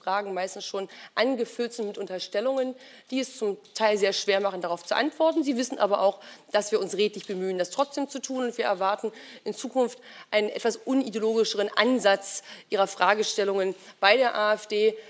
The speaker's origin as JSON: {"language": "German", "region": "North Rhine-Westphalia", "country": "Germany", "tie": "born or raised there", "said": "ich bin im Ruhrgebiet groß geworden"}